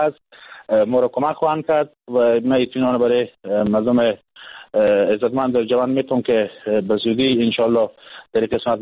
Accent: Herat, Afghanistan; من اتفاقا در ولایت هرات کلان شدم، بزرگ شدم در حوزه غرب افغانستان

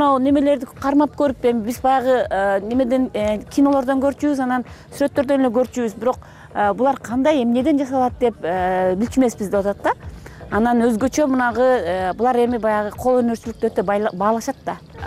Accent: Issyk-Kul Region, Kyrgyzstan; also born or lived in Kazakhstan; Мен казакстандыкмын, бирок балалыгымдын көбү көл жээгинде өттү.

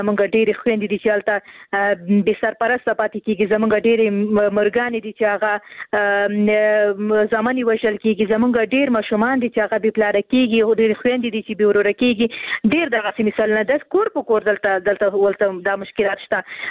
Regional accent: Khost, Afghanistan; ورور زه هم د خوست یم

